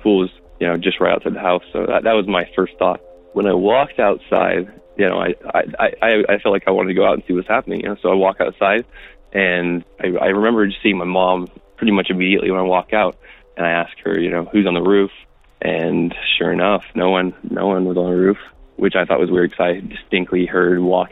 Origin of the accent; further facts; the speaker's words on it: Salt Lake City, Utah, United States; I'm from Salt Lake City, but my story takes place actually in Palm Springs, California.